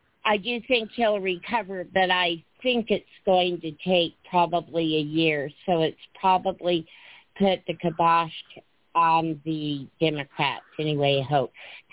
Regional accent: New Mexico, United States; I'm from New Mexico, and this guy's a real jerk.

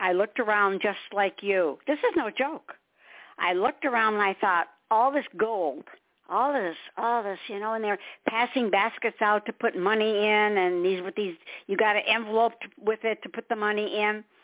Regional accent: Detroit, Michigan, United States; now, I was born and raised in Detroit. I'm a Motown girl.

